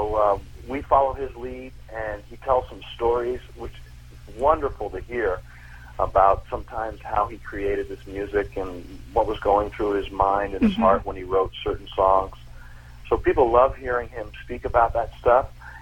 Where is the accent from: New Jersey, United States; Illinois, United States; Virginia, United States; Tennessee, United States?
New Jersey, United States; Morristown; We played Port Chester, New York, and my hometown, Morristown, New Jersey.